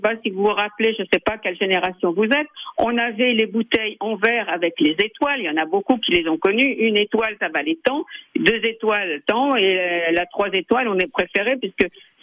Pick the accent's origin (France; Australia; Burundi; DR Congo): France; je suis française et je tiens à y rester.